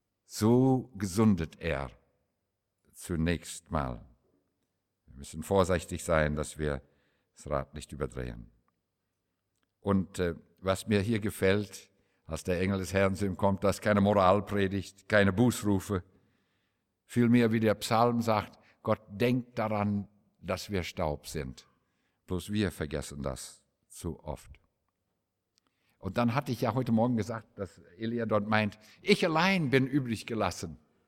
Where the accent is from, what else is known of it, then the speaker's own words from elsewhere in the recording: Saskatchewan, Canada; German is a second language; moved away as an adult; now in Germany; 1963, ich kehrte von New York zurück nach Saskatchewan, wo ich groß geworden bin, zur Farm meines Vaters.